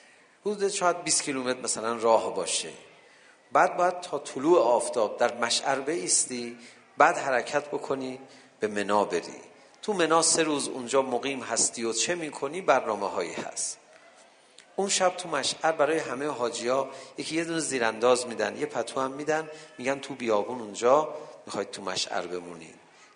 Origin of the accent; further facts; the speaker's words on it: Iran; بعد اون میدونست ما ایرانی هستیم، فارسی هم بلد نبود